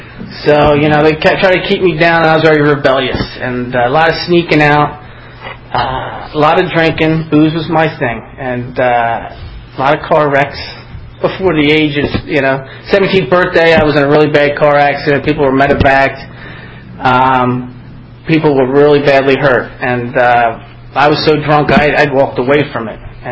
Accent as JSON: {"language": "English", "town": "Limerick", "region": "Pennsylvania", "country": "United States", "tie": "born or raised there", "said": "And I grew up in Limerick, Pennsylvania, about 45 minutes away from here."}